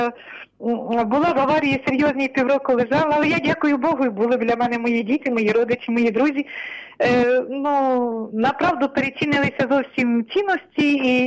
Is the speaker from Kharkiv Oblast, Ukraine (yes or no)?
no; Khmelnytskyi, Khmelnytskyi Oblast, Ukraine; із Хмельницького.